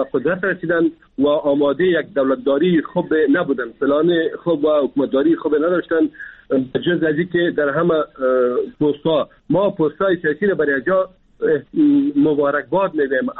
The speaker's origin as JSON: {"language": "Persian", "country": "Afghanistan", "said": "ما افغان هستیم، ما مسلمان هستیم"}